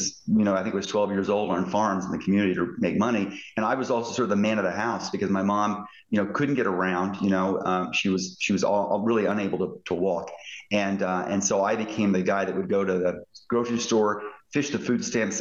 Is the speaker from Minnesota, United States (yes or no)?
no; Indiana, United States; Yeah, I grew up in southern Indiana in a tiny town, tiny farming community, about 100 people.